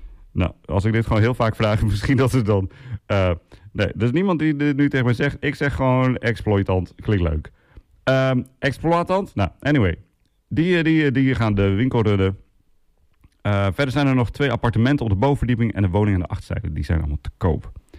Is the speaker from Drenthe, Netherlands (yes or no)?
yes; Assen, Drenthe, Netherlands; want ik kom zelf uit Assen-Drenthe